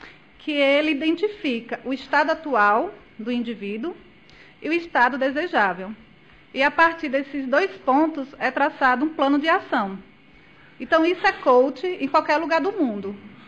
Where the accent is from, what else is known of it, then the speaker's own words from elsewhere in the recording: Campo Formoso, Bahia, Brazil; now in Senhor do Bonfim, Brazil; sou natural de Campo Formoso, nasci e fui criada aqui, atualmente estou em Bonfim, tem aproximadamente 2 anos.